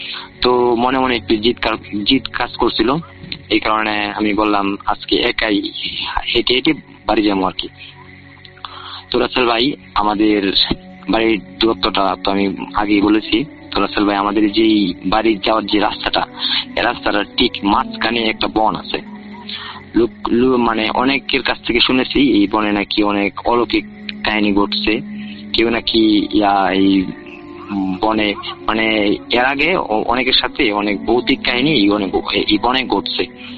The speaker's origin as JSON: {"language": "Bangla", "town": "Kishoreganj", "region": "Dhaka Division", "country": "Bangladesh", "tie": "born or raised there", "said": "আমার বাড়ি, আমার দেশের বাড়ি হলো কিশোরগঞ্জ মারিয়া বিন্নাটি।"}